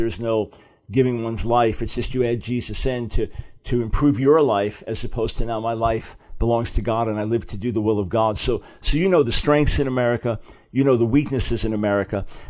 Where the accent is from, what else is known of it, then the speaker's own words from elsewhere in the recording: United States; I can say this as an American, you know, it's my own country and people.